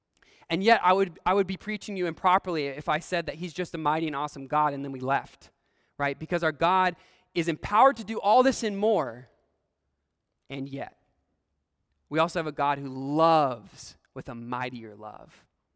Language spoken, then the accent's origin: English; Shiloh, Illinois, United States; I'm not from Pocosin, but I'm a Hamptonian or I'm a Hamptonite. I don't know what you all call each other here. I don't know. I was from Shiloh, Illinois.